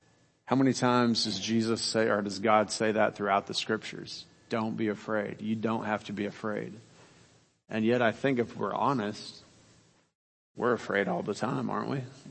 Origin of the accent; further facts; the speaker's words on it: Kansas, United States; I grew up in Kansas. We didn't have a lot of water around where I grew up, okay? We had a reservoir. We had creeks.